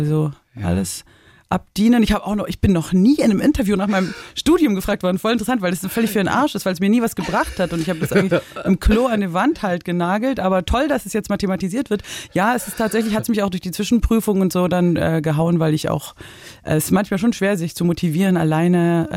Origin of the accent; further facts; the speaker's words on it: Ulm, Baden-Württemberg, Germany; Ulm City, so Vorstadt war, das ist richtig krass.